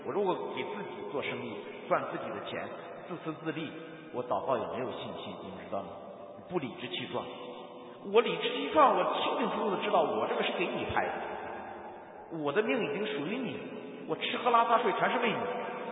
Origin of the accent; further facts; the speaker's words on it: China; 在中国农村，我在农村长大，农村小孩子见了鬼都会疯癫。